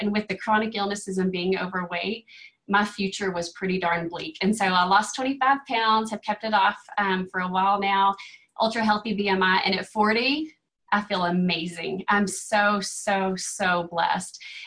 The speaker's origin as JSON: {"language": "English", "town": "Colorado Springs", "region": "Colorado", "country": "United States", "said": "So we're from Colorado Springs, Colorado, and we want to start with our gratitude."}